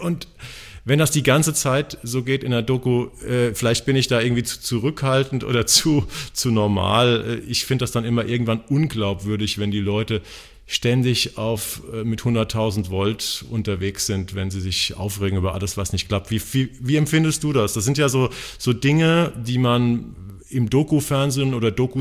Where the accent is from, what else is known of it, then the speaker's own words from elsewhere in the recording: Hamburg, Germany; Und wir als Hamburger Podcaster sind da natürlich auch ein bisschen stolz drauf